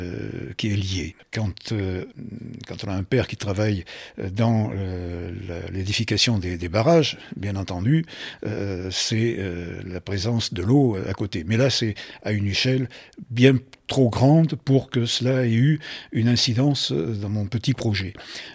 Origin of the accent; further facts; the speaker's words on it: Argentat, Nouvelle-Aquitaine, France; born there; Oui, d'abord je suis né à Argentat. Je fais partie de cette grande famille, en quelque sorte, de gens qui sont venus travailler de la construction des barrages